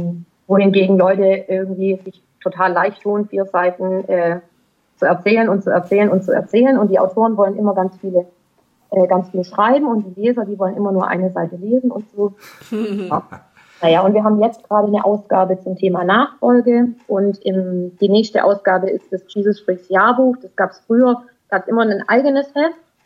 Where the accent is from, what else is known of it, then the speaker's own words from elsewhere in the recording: Baden-Württemberg, Germany; ich komme aus der Nähe von Stuttgart, man hört es hier mir auch an. Hm. Und ich bin bei den Stuttgarter Jesus Freaks dazugekommen, habe in Stuttgart da gerade dann Abi gemacht und bin dann halt ausgezogen, weggezogen